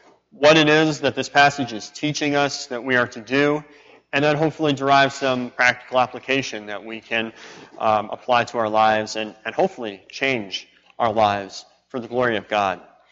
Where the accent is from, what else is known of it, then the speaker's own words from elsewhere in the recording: Egypt; growing up in Egypt, soccer was the sport. They call it football over there.